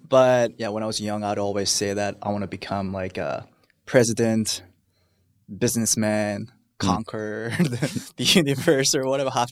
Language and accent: English; South Korea; English is a second language; moved away as an adult; also born or lived in Minnesota; now in San Francisco, United States; Made in Korea, born and raised in South Korea for the first 18 years. And then I moved to Minnesota with my mom and stepdad. Learned English, went to school for mechanical engineering.